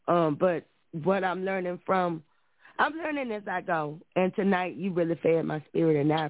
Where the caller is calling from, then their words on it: Nashville, Tennessee, United States; I'm calling from Nashville, Tennessee.